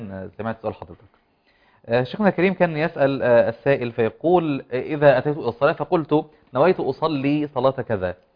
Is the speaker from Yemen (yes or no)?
no; Upper Egypt, Egypt; فضيلة الشيخ عندنا في الصعيد